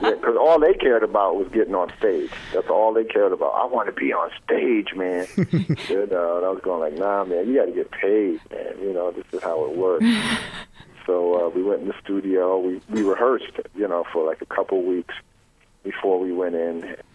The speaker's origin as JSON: {"language": "English", "region": "New York", "country": "United States", "lives_now": "Minneapolis, United States", "said": "And, you know, I mean, what else could keep me in Minneapolis? And I'm from New York."}